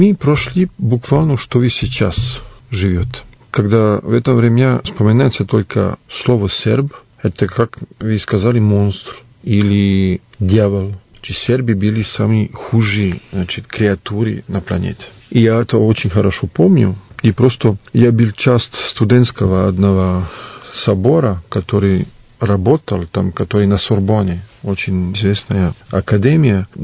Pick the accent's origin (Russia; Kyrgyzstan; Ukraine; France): France; Paris, Île-de-France; я просто родился в Париже, там жил 32 года, я там учился, закончил художническую академию и актерские мастерские.